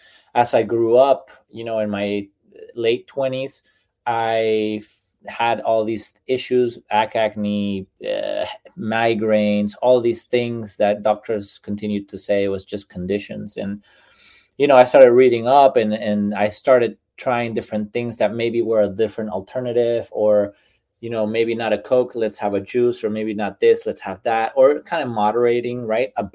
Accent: Venezuela; English is a second language; moved away as an adult; So I am a immigrant from Venezuela. I've been here half of my life, 20 years now.

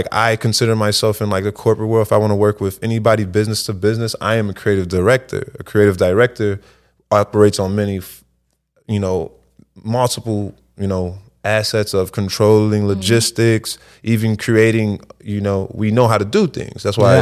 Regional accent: Chicago, Illinois, United States; I'm from Chicago

